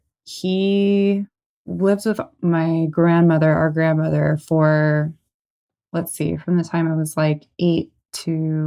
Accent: Irvine, California, United States; born there; I was born in Irvine, California, which is a very boring suburb in Orange County.

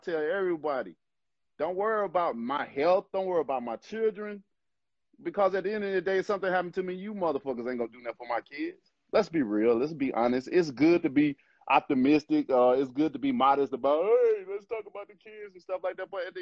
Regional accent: Alabama, United States; I got thick skin. I've been raised. I'm from Alabama, baby.

